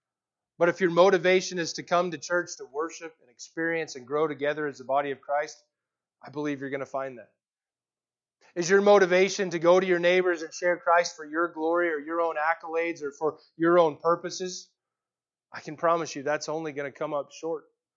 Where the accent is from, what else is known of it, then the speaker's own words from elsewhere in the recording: Texas, United States; Growing up in Texas, we two-a-days, we live football.